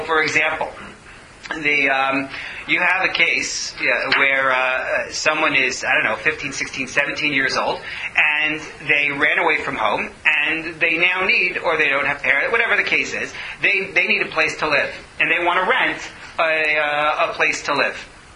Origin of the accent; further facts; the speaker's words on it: United States; I'm an American, and it's bad for me to get involved in that.